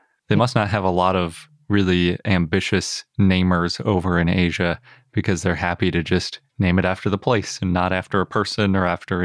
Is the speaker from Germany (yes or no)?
no; Wisconsin, United States; although I'll probably say Analong because I'm from Wisconsin and sometimes we make the A's a little bit that way.